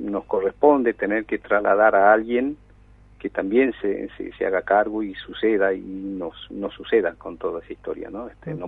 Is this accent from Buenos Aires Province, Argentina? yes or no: no; Jujuy, Argentina; nuestra historia ahí en la quebrada de Humahuaca, como buen jujeño